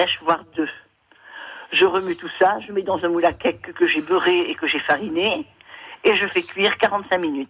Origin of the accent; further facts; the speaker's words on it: Nouvelle-Aquitaine, France; Bassins, près de Bordeaux.